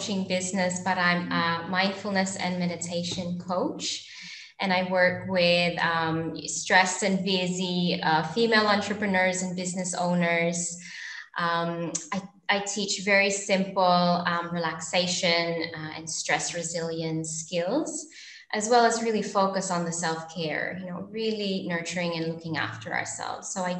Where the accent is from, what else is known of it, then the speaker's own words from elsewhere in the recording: Philippines; also born or lived in Denmark; my parents are actually multicultural, so I grew up both in the Philippines and in Denmark, where my dad's from. And we spent most of the time in the Philippines, probably 9 months out of a year.